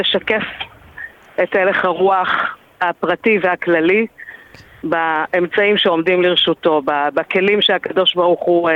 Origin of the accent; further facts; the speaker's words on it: Kfar Etzion, West Bank, Palestine; אני גדלתי בקיבוץ כפר עציון, זה קיבוץ דתי בגוש עציון